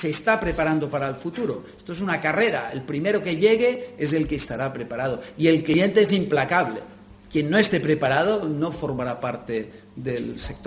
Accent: Balearic Islands, Spain; yo soy menorquín

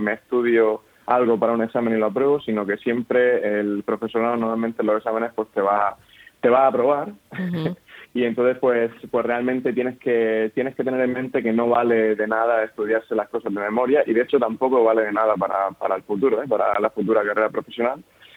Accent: Spain; sí, somos 4 españoles

